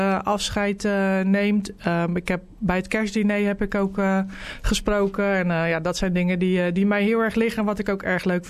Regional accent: Krimpen aan den IJssel, South Holland, Netherlands; also born or lived in Schiedam; Ik ben in Schiedam geboren. En uiteindelijk toen mijn broer, die ook in de lokale politiek zat, een jaar 5 was en ik 3, zijn ze naar Krimpen verhuisd. En ik woonde toen in de Midden-Weteringflat. Daar hield zo'n beetje Krimpen toen op. En nooit meer weggegaan.

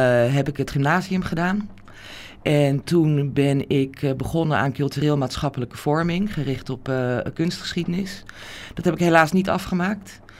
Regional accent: The Hague, South Holland, Netherlands; born or raised there; also born or lived in Rotterdam

